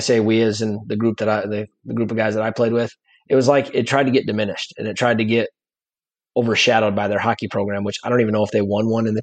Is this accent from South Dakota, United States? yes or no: yes; South Dakota, United States; I grew up in South Dakota, so I grew up going to see games at Coffin Alumni, saw a couple of the NDSU battles there in high school.